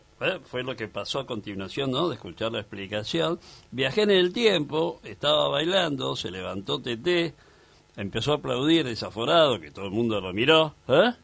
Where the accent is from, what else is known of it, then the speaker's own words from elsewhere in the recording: Argentina; como periodista, como argentino y como amante del tango